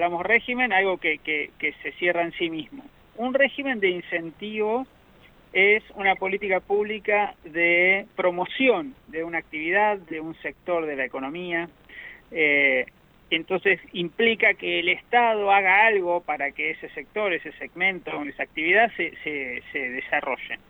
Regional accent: Buenos Aires Province, Argentina; yo soy bonaerense

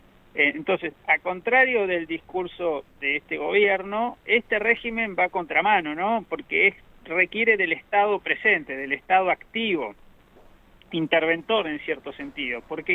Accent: Buenos Aires Province, Argentina; yo soy bonaerense

